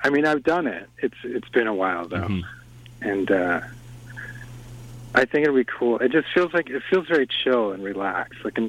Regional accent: Penticton, British Columbia, Canada; And Penticton, I grew up in Penticton, so I have like family and friends there, like, little towns.

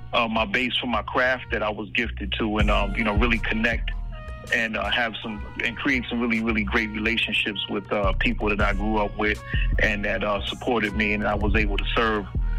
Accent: New Jersey, United States; Man, Jersey was beautiful. It is a beautiful place, man. You know, experiencing the winter time all those years, and you know, beautiful springs in there. You know, just growing up, had crazy allergies growing up

